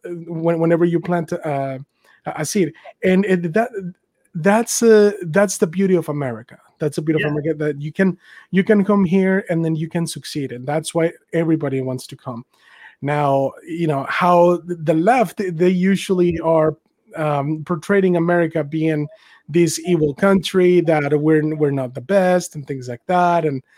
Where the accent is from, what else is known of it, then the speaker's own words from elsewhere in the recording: Mexico; now in United States; You're an immigrant from England, and I'm an immigrant from Mexico.